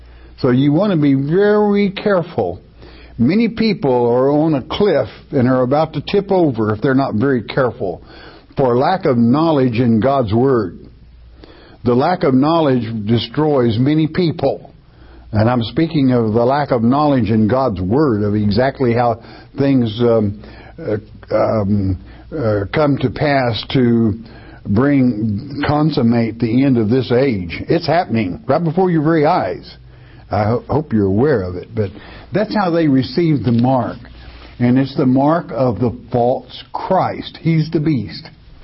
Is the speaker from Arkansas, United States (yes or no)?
yes; Arkansas, United States; Just like I live in the land of Arkansas, and I'm an Arkansan, but I'm an Irishman, okay, by nationality of one of the tribes.